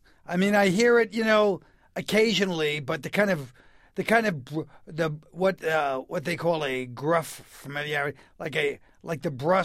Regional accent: Park Slope, New York, United States; Well, that's me. I'm from Park Slope.

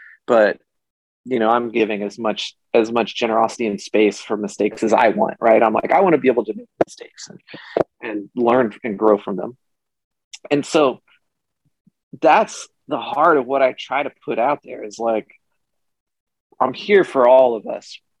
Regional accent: the South, United States; I grew up with a lot of homophobia. I grew up in the church. You know, I grew up in the South.

